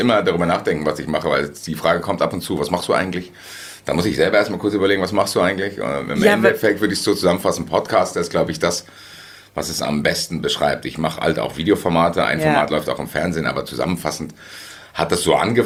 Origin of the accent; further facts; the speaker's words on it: Hesse, Germany; Ich bin im Nordend tatsächlich aufgewachsen.